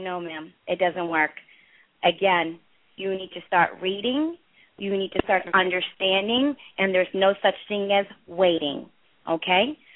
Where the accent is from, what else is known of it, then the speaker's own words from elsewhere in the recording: India; I'm from India